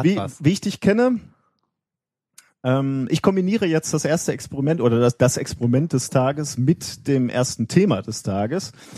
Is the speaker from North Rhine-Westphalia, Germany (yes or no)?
yes; North Rhine-Westphalia, Germany; hier im Ruhrgebiet, wir kommen ja aus dem Ruhrgebiet, wir senden ja aus dem Ruhrgebiet.